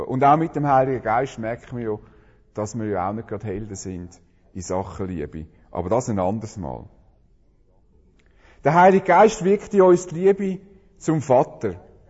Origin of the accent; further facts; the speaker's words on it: Switzerland; Wir haben ja professionelle Bescheidenheit als Schweizer.